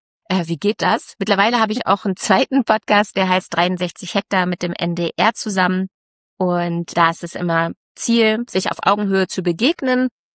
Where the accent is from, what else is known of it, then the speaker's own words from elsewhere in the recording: Ditterke, Lower Saxony, Germany; da, wo ich aufgewachsen bin, in Ditterke, das ist ja so 15 Kilometer vom Hannover Hauptbahnhof entfernt.